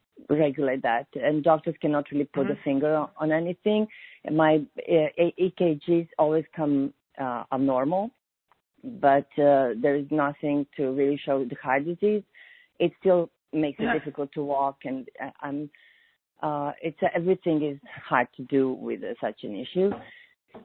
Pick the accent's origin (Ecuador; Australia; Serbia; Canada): Serbia; now in New Orleans, United States; I'm from Serbia originally.